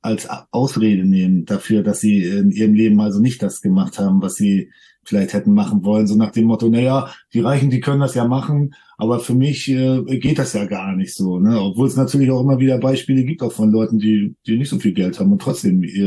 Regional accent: Germany; born there; wir sind jetzt hier in Deutschland geboren und wir haben hier das Recht, in halbwegs Wohlstand zu leben

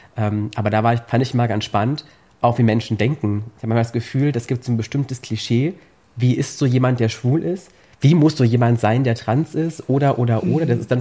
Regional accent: Saxony-Anhalt, Germany; Ich bin im Harz aufgewachsen und bin dann plötzlich erstmal nach Leipzig gezogen oder nach Magdeburg oder wo auch immer hin.

